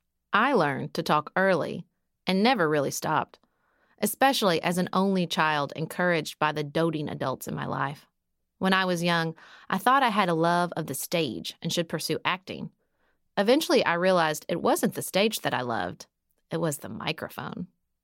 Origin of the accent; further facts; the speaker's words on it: Paducah, Kentucky, United States; when I convinced my husband, Nicholas, to move to my hometown of Paducah, Kentucky, before the birth of our first son.